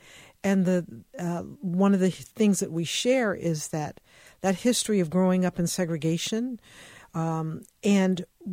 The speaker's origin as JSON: {"language": "English", "town": "Kansas City", "region": "Missouri", "country": "United States", "tie": "born or raised there", "said": "I did a keynote in Kansas City about my family and growing up in Kansas City, Missouri."}